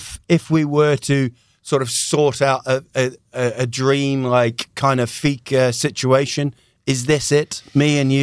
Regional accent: New Zealand; accent: Northern English; also born or lived in England; But I grew up in New Zealand, born in England, but I remember when I went to school in New Zealand, I had this kind of Northern English, you know, kind of, you're all right

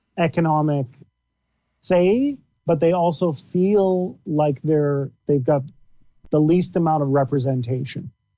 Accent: Alberta, Canada; was growing up in Alberta. It's very, like, the culture there is very, very capitalist.

